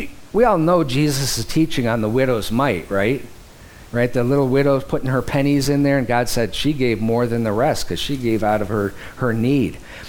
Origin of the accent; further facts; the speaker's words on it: Detroit, Michigan, United States; I grew up in Detroit and they would always have the big window dressings.